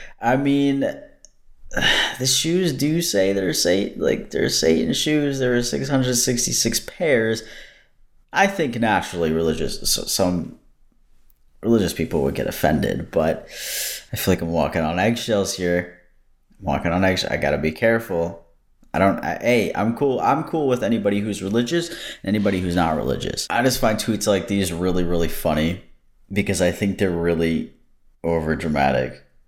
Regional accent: United States; my fiance is Canadian, okay, and I'm American, and we decided to get a place in Canada for a little bit

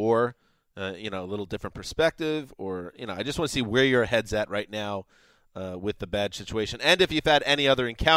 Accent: New York, United States; He's one of those guys, and it's every market, but growing up in New York, I know this.

